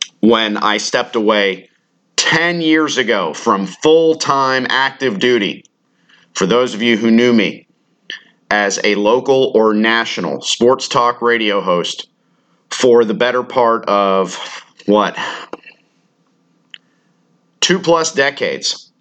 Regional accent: Tampa Bay, Florida, United States; also born or lived in Cincinnati, Ohio; my legal guardians who passed on many years ago, who brought me here to the Tampa Bay area when I was very young from Cincinnati, Ohio, where I was born

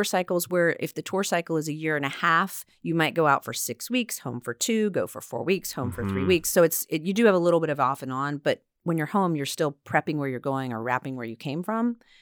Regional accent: North Carolina, United States; also born or lived in New York / Los Angeles; I grew up in North Carolina, lived in New York, then moved to LA. So I've just been kind of moving around a lot

